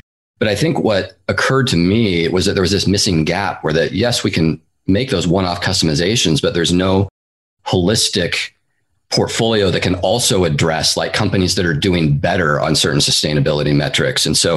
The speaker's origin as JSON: {"language": "English", "town": "Seattle", "region": "Washington", "country": "United States", "tie": "born or raised there", "said": "I mentioned I grew up in the Seattle area. I think as a Pacific Northwesterner, I've always just kind of had an affinity for the outdoors."}